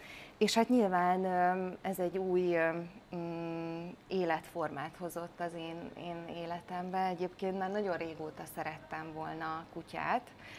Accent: Miskolc, Borsod-Abaúj-Zemplén, Hungary; A sok vidéki kutya után én miskolci lány vagyok

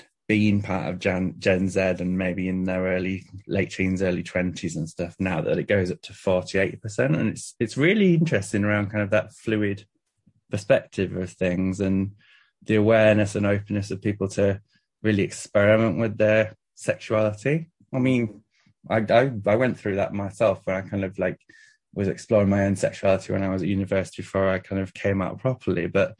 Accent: North West England, United Kingdom; I came from kind of, I grew up here in the Lake District.

